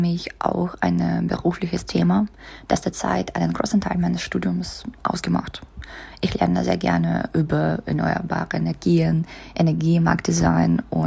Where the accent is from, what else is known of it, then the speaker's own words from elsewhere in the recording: Saint Petersburg, Russia; German is a second language; moved away as an adult; now in Munich, Germany; Ich komme aus St. Petersburg, Russland, habe ich meinen Bachelor in Volkswirtschaft gemacht